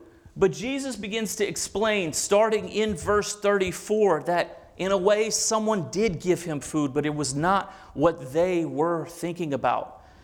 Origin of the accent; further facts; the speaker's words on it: Louisiana, United States; I'm from the South. I'm from Louisiana. I'm Cajun.